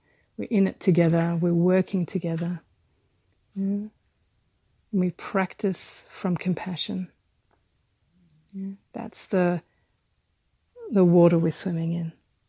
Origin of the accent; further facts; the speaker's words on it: Australia; I know from growing up in Australia